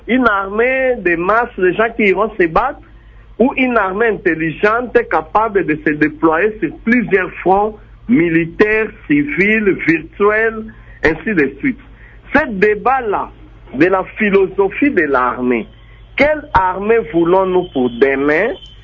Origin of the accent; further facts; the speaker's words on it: Algeria; En Algérie, ici chez nous en Afrique